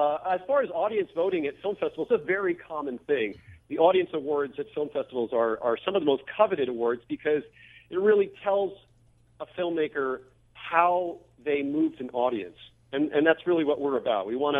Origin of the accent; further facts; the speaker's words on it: Michigan, United States; I'm actually from Benzie County, so who came back to the area